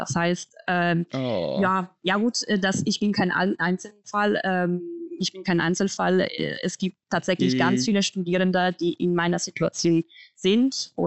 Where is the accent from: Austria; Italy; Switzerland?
Italy; Como, Lombardy; German is a second language; ich bin 28 Jahre alt und komme aus Italien, aus der Stadt Como.